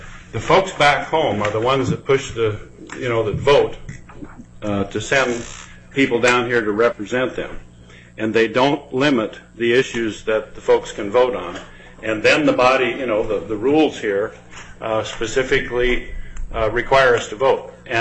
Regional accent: Fairbanks, Alaska, United States; I wanted to say my piece, since I'm from Fairbanks, where the DNA on this article starts.

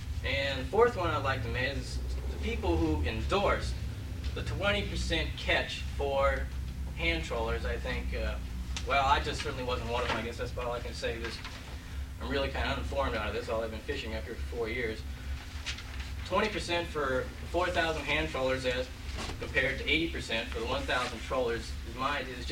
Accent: Juneau, Alaska, United States; I'm from Juneau, Alaska, and I represent myself as a hand troller.

